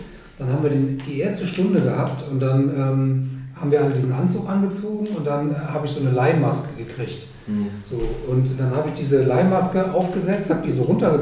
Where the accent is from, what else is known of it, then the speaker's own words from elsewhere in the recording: Cologne, North Rhine-Westphalia, Germany; ich war mal Sportstudent in Köln und bin auch eine echte Kölsche Jung.